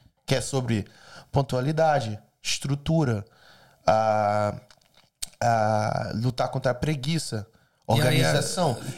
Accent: Brazil; eu acho que eu sou brasileiro pra caralho nessa porra, mano.

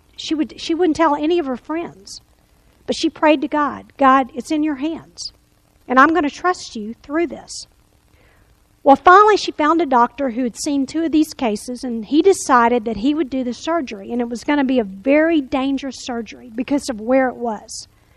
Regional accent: Louisiana, United States; But I've got another friend that I grew up with in Louisiana, went to school

